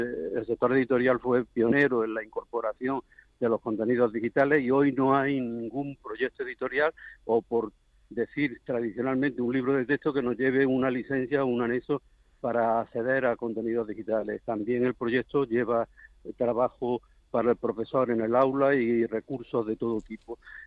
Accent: Spain; creo que como ciudadano y no como presidente de los editores, sino como ciudadano español

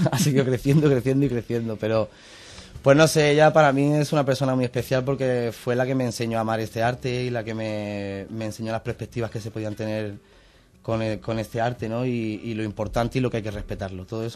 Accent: Córdoba, Andalusia, Spain; yo desde mi infancia, mis padres viven en Córdoba, yo me he criado mucho en Córdoba, aunque soy catalán, pero me he criado muchísimo en Córdoba, entonces allí tengo muchísimos recuerdos.

